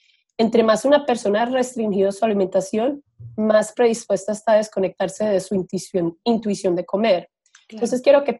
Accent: Colombia; En Colombia, por ejemplo, porque yo soy de Colombia, los reinados siempre han sido una parte importante de nuestra cultura

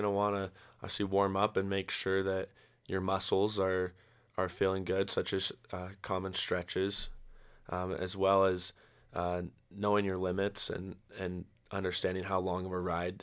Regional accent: Utah, United States; I grew up riding horses in the Wasatch Mountains of the western United States.

